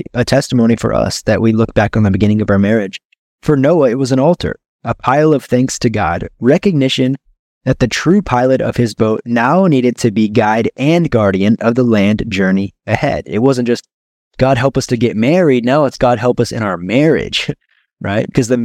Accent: United States; now in Brazil; I'm American and I needed documentations from America

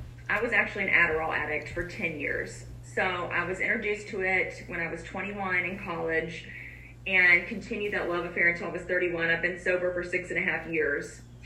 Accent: Alabama, United States; now in Kentucky, United States; Well, I'm from Alabama originally, but I live in Kentucky, so

